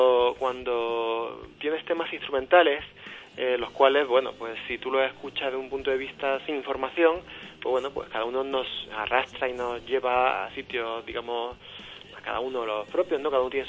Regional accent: Málaga, Andalusia, Spain; Yo soy malagueño, como todos mis compañeros de banda, pero yo he estado mucho tiempo viviendo fuera, trabajando fuera, hasta hace un mes que me he podido venir para casa finalmente.

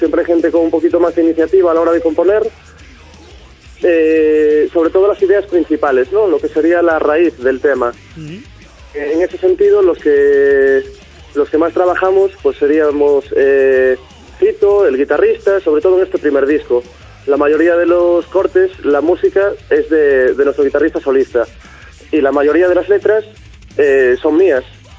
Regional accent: Pobra do Caramiñal, Galicia, Spain; Somos todos de Pobra do Carabiñal.

